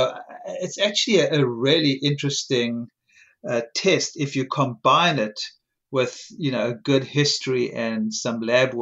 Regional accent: South Africa; You know, I grew up in South Africa, and fruit was, you know, a major part of our diets.

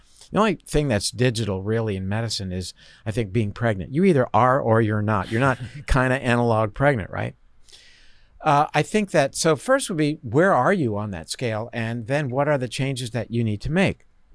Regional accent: Florida, United States; I come from Florida, the orange juice capital

